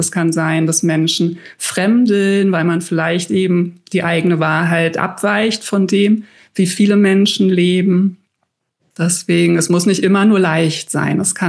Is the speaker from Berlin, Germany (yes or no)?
yes; Berlin, Germany; ich bin jetzt hier gerade in Hamburg, ich komme aus Berlin in Deutschland